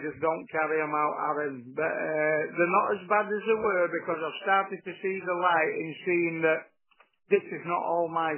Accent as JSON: {"language": "English", "region": "Scotland", "country": "United Kingdom", "said": "because I'm Scottish … as well, and I've got the same name. I've got the same name, ironically."}